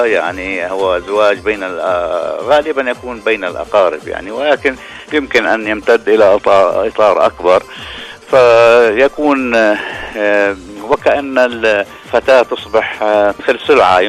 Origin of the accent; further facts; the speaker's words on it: Syria; من سوريا.